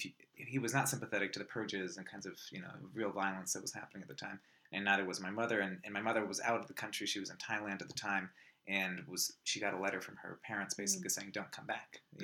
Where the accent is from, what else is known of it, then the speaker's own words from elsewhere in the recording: Seattle, Washington, United States; I think I'm glad, I think, that I grew up in Seattle, I think, in comparison to those two places, mostly because, after 9/11, it was a lot easier to be an Afghan-American in Seattle.